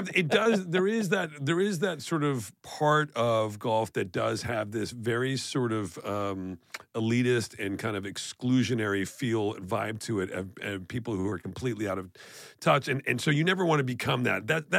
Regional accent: Canada; Well, I'm Canadian.

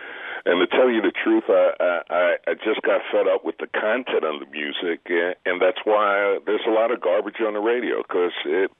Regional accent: Florida, United States; Florida. I was in Oakland and flew back home.

